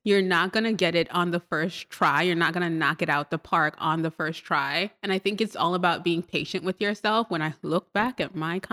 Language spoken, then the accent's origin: English; Trinidad & Tobago; born there; I was born in Trinidad and Tobago. It's a tiny island in the Caribbean.